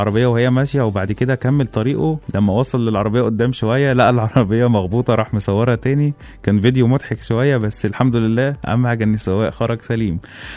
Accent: Egypt; الحادثة دي حصلت على طريق السويس عندنا في مصر

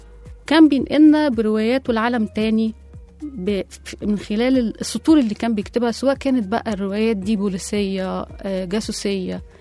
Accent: Egypt; وفي برضو عندنا في مصر هنا فنانين غيروا حياتهم عشان يعملوا اللي بيحبوا

